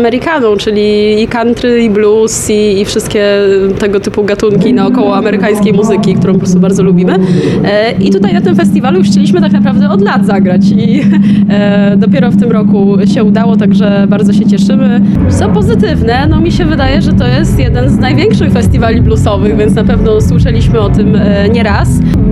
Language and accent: Polish; Warsaw, Masovian Voivodeship, Poland; Jesteśmy z Warszawy, no i jesteśmy tutaj pierwszy raz.